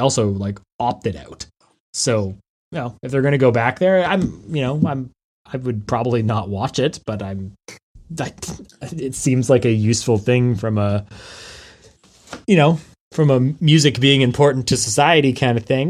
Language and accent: English; Canada; I'm Canadian